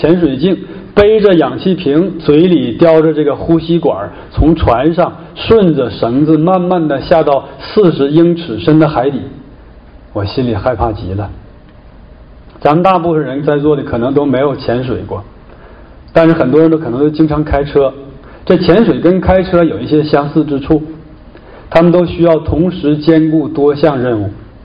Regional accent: Canada; 美国人都潜下去了，咱们加拿大人都是头一次潜

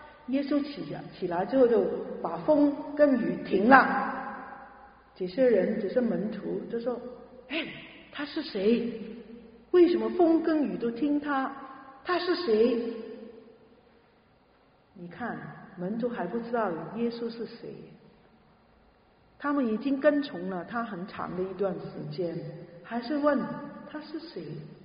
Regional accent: Hong Kong; now in Canada; 可能你们从国内来，我从香港来就知道，人很多

